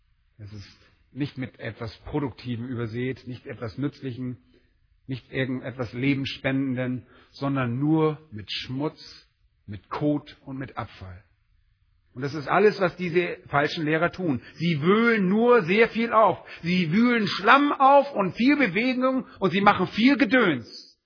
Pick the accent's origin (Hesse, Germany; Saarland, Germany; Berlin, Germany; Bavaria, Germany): Berlin, Germany; Nun, als Berliner sind wir nicht gerade so landwirtschaftlich geprägt.